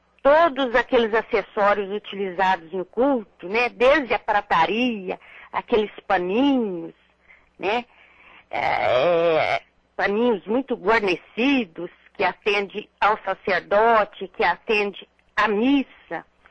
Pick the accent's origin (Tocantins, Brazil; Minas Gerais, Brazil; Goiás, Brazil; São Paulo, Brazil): Minas Gerais, Brazil; born there; Eu nasci no Triângulo Mineiro, uma área agrícola, basicamente, no meio de gente simples.